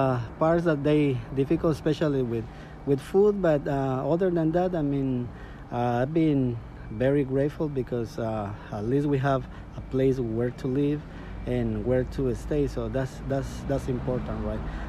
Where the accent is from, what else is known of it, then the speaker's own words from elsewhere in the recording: Guatemala City, Guatemala Department, Guatemala; English is a second language; also born or lived in Quetzaltenango; now in Ireland; Guatemala City. We're coming from Guatemala City, and the place where I was born, it calls Quetzaltenango. We're very close to the border between Guatemala and Mexico.